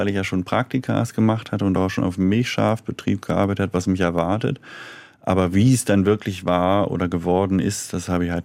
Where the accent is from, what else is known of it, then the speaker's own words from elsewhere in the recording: Hanover, Lower Saxony, Germany; Ja, genau, ich komme eigentlich aus Hannover.